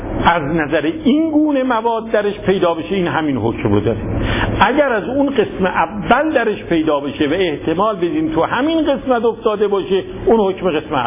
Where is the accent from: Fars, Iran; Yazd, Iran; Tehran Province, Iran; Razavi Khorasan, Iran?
Yazd, Iran; ما هم یزدی هستیم دیگه